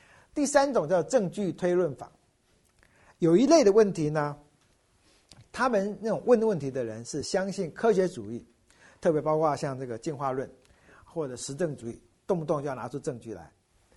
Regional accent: Taiwan; accent: Taiwanese Hokkien; 那我们闽南话、台湾话有一句话哈

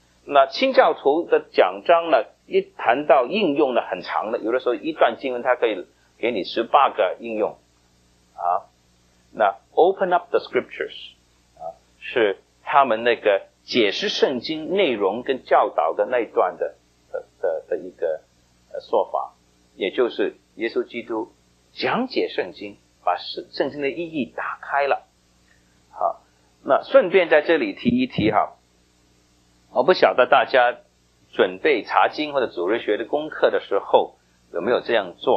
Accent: Guangdong, China; 像我们广东人烧的那些清蒸鱼哈

